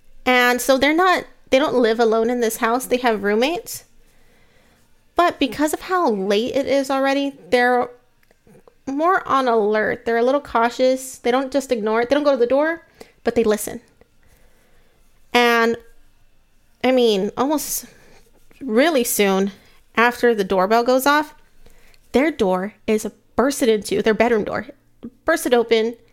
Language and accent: English; Texas, United States; I'm from South Texas.